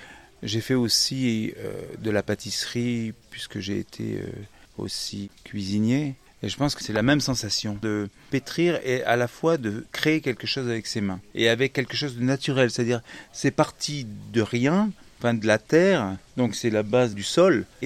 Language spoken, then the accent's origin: French; Provence-Alpes-Côte d'Azur, France; Je suis originaire de l'Estérel et il y a de l'argile.